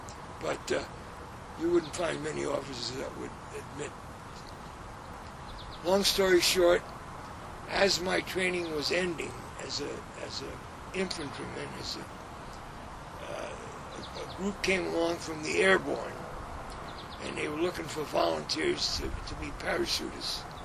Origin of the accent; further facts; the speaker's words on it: New York, United States; born there; Well, I was born in New York City. I had no choice in the matter.